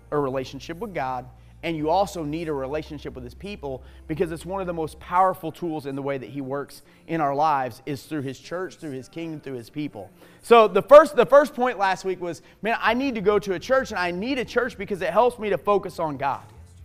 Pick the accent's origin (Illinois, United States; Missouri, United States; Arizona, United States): Illinois, United States; Alton; And I know when I grew up over in Alton, and then when we went and planted the church in Wentzville